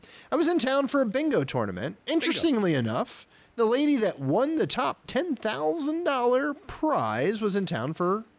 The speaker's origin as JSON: {"language": "English", "town": "Pittsburgh", "region": "Pennsylvania", "country": "United States", "tie": "born or raised there", "said": "Born and raised in Pittsburgh."}